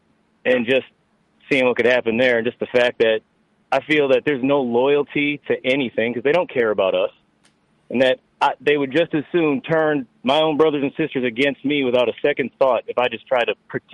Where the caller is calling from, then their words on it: North Chicago, Illinois, United States; I'm actually calling from the North Chicago area.